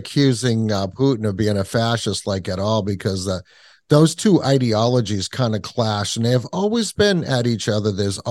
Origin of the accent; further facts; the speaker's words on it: Kentucky, United States; born there; I was born in Kentucky. I'm all about the coal, you know?